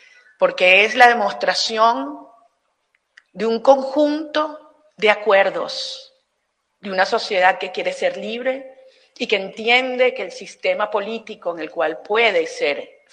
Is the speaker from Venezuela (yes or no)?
yes; Venezuela; como venezolana y en nombre de los venezolanos